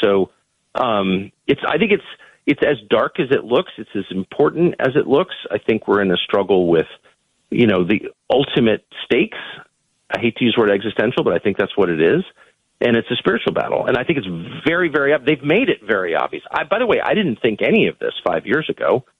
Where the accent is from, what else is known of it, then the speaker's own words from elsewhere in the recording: United States; I say this with pride as an American